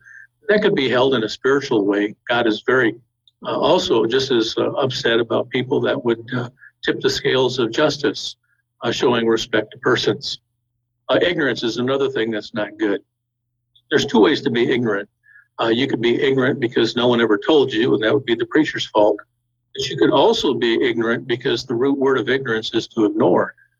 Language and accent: English; Detroit, Michigan, United States; Growing up outside of Detroit, we learned French because of our proximity to Canada.